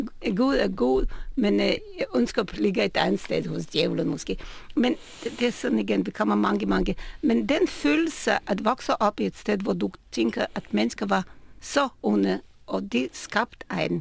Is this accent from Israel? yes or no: yes; Israel; jeg voksede op i Israel, hvor man kunne se, hvordan religion og Gud bliver brugt også politisk